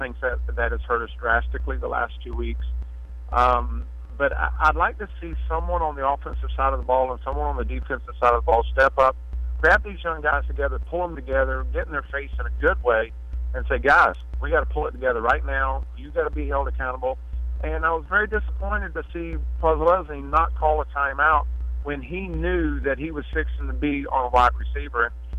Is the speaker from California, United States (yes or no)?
no; Jacksonville, Florida, United States; I've been born and raised in Jacksonville, so been here for the good times and the bad times.